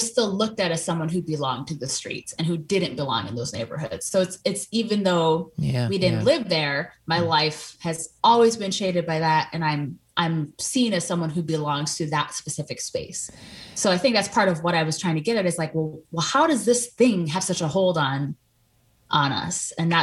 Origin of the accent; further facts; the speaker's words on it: Minnesota, United States; I talk a little bit in the intro about, you know, my experience as growing up around the Twin Cities.